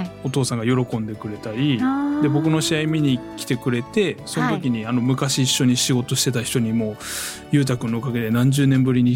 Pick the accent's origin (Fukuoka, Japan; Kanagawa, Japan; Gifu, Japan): Fukuoka, Japan; Kitakyushu; あの僕北九州出身なんですけどとか言って